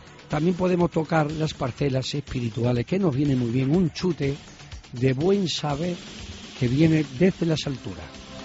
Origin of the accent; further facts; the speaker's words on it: Cáceres, Extremadura, Spain; accent: Cáceres; no se ha podido hacer un Guayloba, como decimos nuestra lengua madre cacereñina, Guayloba.